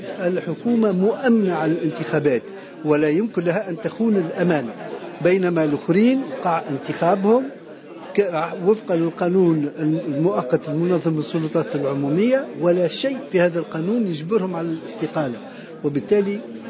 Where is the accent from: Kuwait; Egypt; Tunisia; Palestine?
Tunisia; ونحن كتونسيين